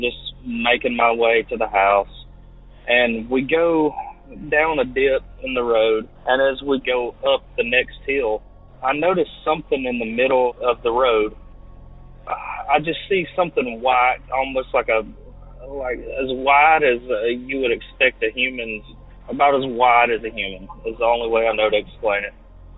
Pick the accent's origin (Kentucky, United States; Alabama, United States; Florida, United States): Alabama, United States; I'm from Alabama.